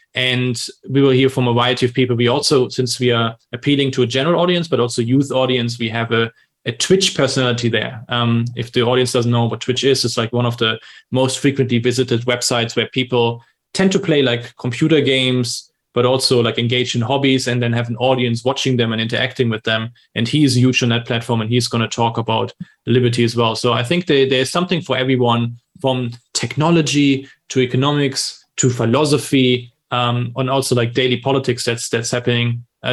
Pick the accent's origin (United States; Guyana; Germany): Germany; because when I grew up in Germany, and I could imagine that be for an American similar, I thought like everything that we had was great.